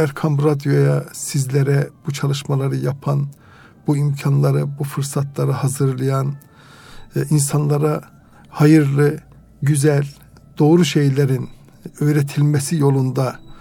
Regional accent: Erzurum, Turkey; born there; Erzurum doğumluyum. Erzurum İmam Hatip Lisesi, Atatürk Üniversitesi İslami İlimler Fakültesini bitirdim.

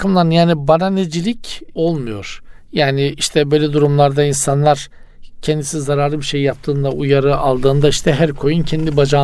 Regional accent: Black Sea Region, Turkey; Bizim Karadeniz'de tabii yani var.

